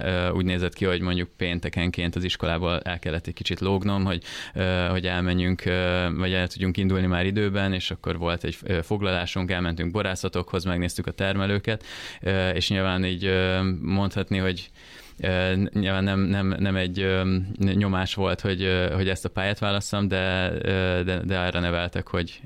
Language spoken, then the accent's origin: Hungarian; Siófok, Somogy, Hungary; Én Balatonon születtem, Siófokon, ott jártam iskolába is